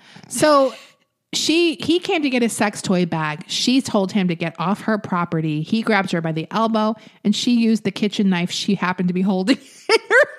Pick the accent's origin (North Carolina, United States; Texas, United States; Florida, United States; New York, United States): Florida, United States; I'm from Florida, so I can make fun of it.